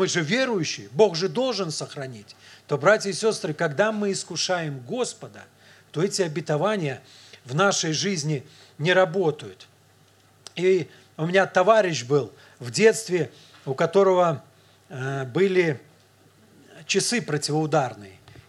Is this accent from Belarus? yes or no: yes; Belarus; мы, белорусы, уже сколько кризисов пережили